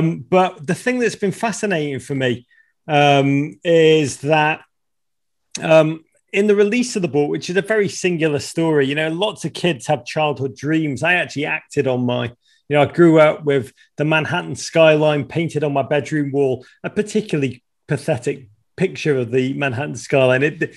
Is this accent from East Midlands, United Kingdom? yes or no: no; Liverpool, North West England, United Kingdom; now in United States; I became an American in 2018, which is still the greatest day of my life. But way before that, when I was a kid growing up in Liverpool in the 1980s